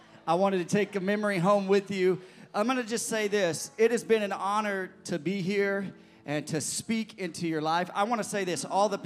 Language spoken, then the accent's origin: English; Missouri, United States; born there; I'm not only saying that because I was born in Missouri. I think the people in Missouri are the best.